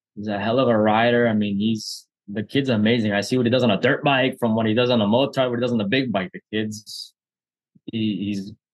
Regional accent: New Jersey, United States; And yeah, my family is Colombian. My wife is Colombian. I'm from here. I'm from New Jersey.

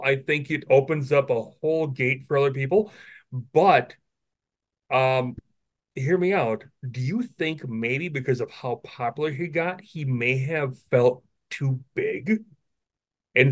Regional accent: Wisconsin, United States; because we're all Brewers fans, we're from Wisconsin

